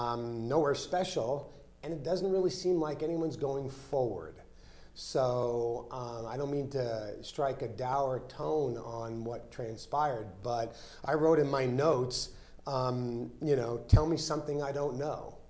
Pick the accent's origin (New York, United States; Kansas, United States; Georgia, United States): New York, United States; moved away as an adult; now in Colorado Springs, United States; So I'm here in the Springs. I've been here. I got stationed at Fort Carson in 1986. So although I'm from New York, I still, have been here for quite some time.